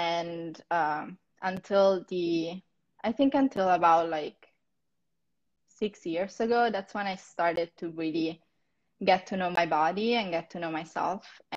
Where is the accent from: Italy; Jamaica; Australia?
Italy; Milan, Lombardy; now in United States; I'm a dancer with American Ballet Theatre. I'm originally from Milan, Italy, and I've started dancing when I was about 3 years old.